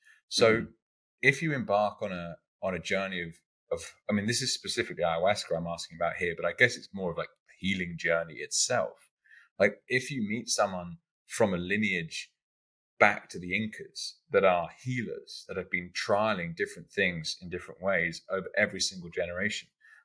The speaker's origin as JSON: {"language": "English", "region": "London", "country": "United Kingdom", "tie": "born or raised there", "said": "okay, so I grew up in and around London."}